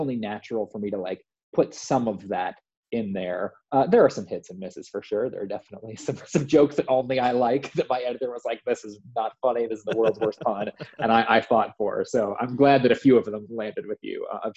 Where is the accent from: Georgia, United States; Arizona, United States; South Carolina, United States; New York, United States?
South Carolina, United States; North Charleston; if you walked outside of where I grew up in North Charleston, like you were in the woods.